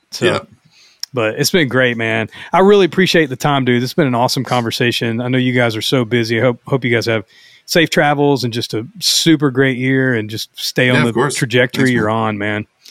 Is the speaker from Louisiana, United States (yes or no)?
yes; Louisiana, United States; I mean, I'm from North Louisiana too. I can tell if somebody's being from North Louisiana or not.